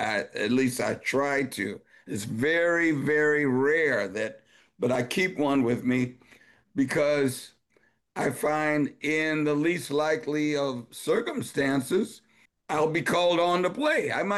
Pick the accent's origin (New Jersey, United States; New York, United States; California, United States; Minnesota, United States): California, United States; Los Angeles; also born or lived in Chicago; basically, I'm a Chicago native because that's where we lived before I moved to Los Angeles at about the age of five, and I grew up there